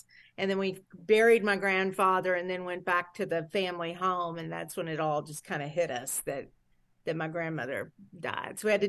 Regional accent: North Carolina, United States; The only thing I did in North Carolina was go to school. You know, I mean, I grew up, went to elementary school, then high school and whatever, what have you.

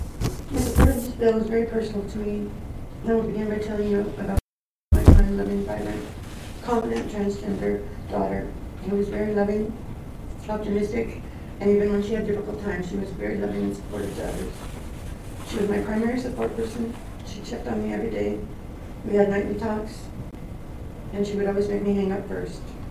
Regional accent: Vancouver, Washington, United States; , and I'm from Vancouver.

